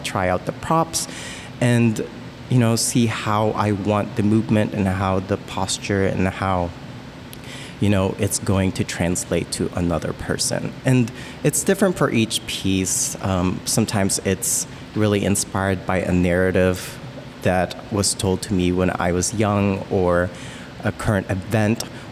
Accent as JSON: {"language": "English", "country": "Philippines", "tie": "born or raised there", "said": "especially growing up in the Philippines and Roman Catholic colonized background and imagery."}